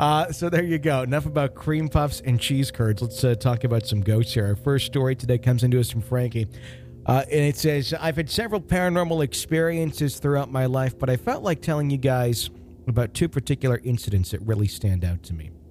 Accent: Wisconsin, United States; It was actually done at Forest Mall in my hometown.

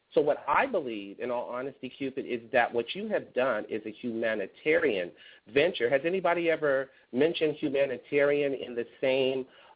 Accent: Gulfport, Mississippi, United States; And my family is, I'm from Gulfport, Mississippi, and so whenever my aunts and my mom go back.

